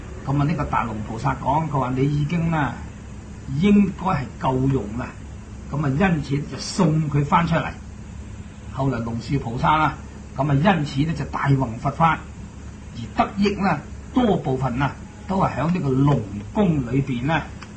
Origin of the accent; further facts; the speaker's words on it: Guangdong, China; 不过我哋广东人读呢两个字咧就系比丘。